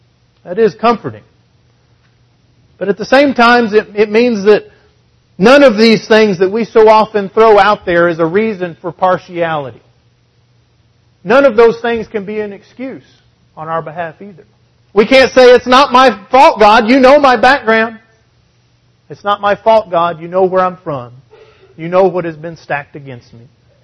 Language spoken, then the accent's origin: English; Texas, United States; growing up in West Texas, out in the farm when I was a little boy, there was still one cistern left.